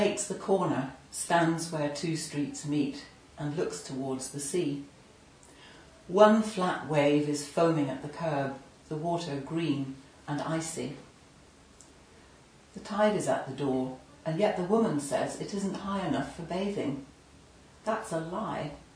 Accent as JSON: {"language": "English", "region": "Northern Ireland", "country": "United Kingdom", "tie": "born or raised there", "said": "I grew up in Northern Ireland, and as children we were often taken round the west of Ireland by our parents"}